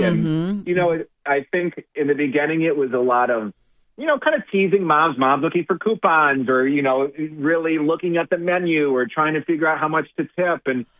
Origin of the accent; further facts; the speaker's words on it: Michigan, United States; I have a good relationship with my mom, who still lives in Michigan, in my home, my hometown, my childhood home.